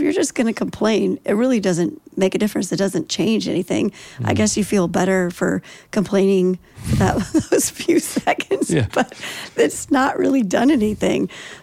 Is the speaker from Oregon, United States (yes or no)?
yes; Troutdale, Oregon, United States; So I'm an Oregon native and I grew up in East Multnomah County.